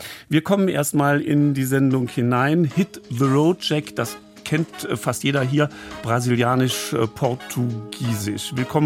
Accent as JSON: {"language": "German", "country": "Germany", "said": "sind wir Deutsche besondere Reisende?"}